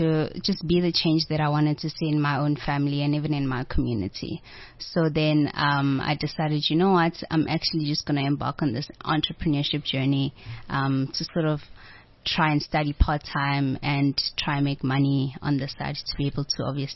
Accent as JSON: {"language": "English", "town": "Davidson", "region": "Gauteng", "country": "South Africa", "said": "I'm all the way from Davidson, which is a township situated in the east of Johannesburg."}